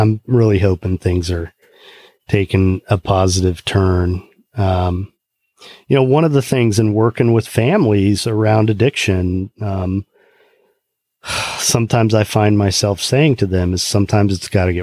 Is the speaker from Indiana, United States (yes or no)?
yes; Indiana, United States; I grew up in Indiana. My first involvement in politics was being a poll worker for the Republican Party of my county.